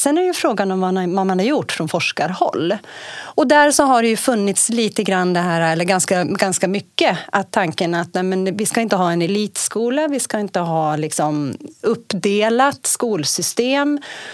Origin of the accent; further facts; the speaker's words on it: Sweden; Och som svenskar så känner vi liksom igen oss i en sån beskrivning.